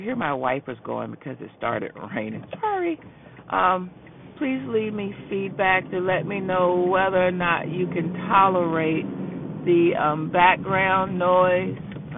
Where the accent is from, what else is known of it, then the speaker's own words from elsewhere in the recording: Norfolk, Virginia, United States; I didn't grow up in Virginia Beach. I grew up in Norfolk